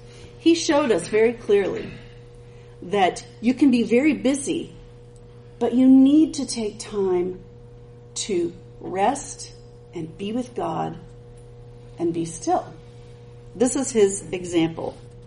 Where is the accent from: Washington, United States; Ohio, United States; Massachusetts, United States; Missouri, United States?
Washington, United States; Seattle; now in Arkansas, United States; We're actually from the Seattle area, so before our long tenure in Arkansas, we're from the Pacific Northwest.